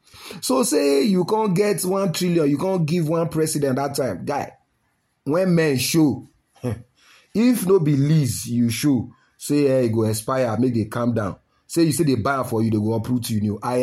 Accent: Nigeria; As a Nigerian knowing Nigerians

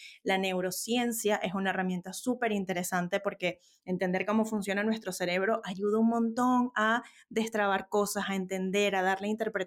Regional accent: Venezuela; now in Santiago, Chile; yo soy venezolana y decías ahora vivo en Santiago de Chile, pero emigré por una situación país muy adversa

